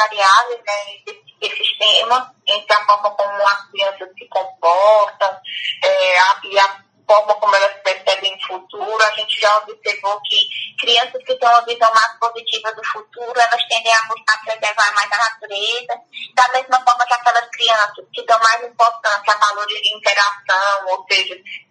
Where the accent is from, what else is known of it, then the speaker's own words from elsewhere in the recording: Paraíba, Brazil; Como eu vim de uma região, eu sou da Paraíba, e lá eu comecei a observar, ao chegar aqui